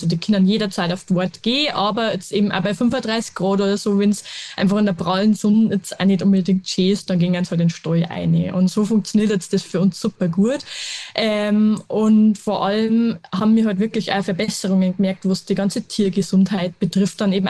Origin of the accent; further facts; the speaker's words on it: Bavaria, Germany; Bei uns in Niederbayern, wir haben sehr schwere Böden